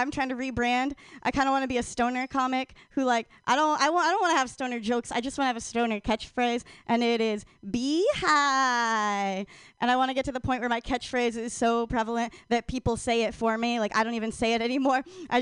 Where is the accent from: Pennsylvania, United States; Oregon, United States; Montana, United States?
Oregon, United States; Portland; I'm from Portland. Everyone's poly.